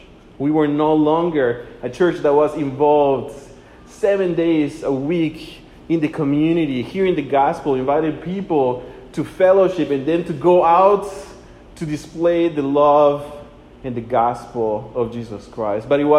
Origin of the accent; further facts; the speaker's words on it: El Salvador; also born or lived in Central America; 16 years of my life, I grew up all throughout Central America. El Salvador during Civil War, El Salvador during the earthquakes.